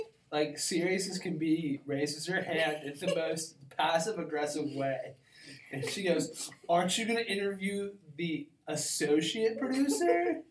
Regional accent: Medicine Hat, Alberta, Canada; I'm from Medicine Hat, Alberta.

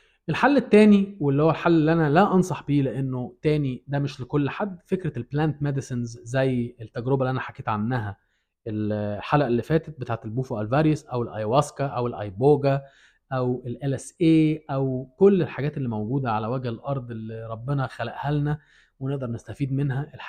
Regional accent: Egypt; انا بتكلم عشان انا واحد مصري اتولدت في بلد زي مصر

